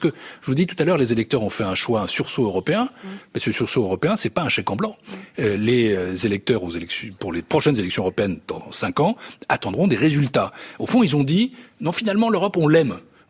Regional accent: France; Il se trouve que je suis français et social-démocrate

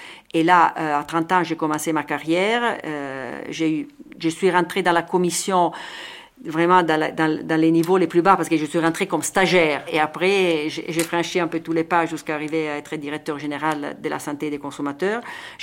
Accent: Milan, Lombardy, Italy; French is a second language; moved away as an adult; now in Brussels, Belgium; J'ai joint les institutions européennes plus ou moins à 30 ans. Je suis italienne, née à Milan, et j'ai passé toute ma vie en vivant vraiment une vie nationale à Milan. J'avais étudié à Milan, travaillé dans l'administration régionale. Et seulement vers 30 ans, je suis venue à Bruxelles un peu par hasard.

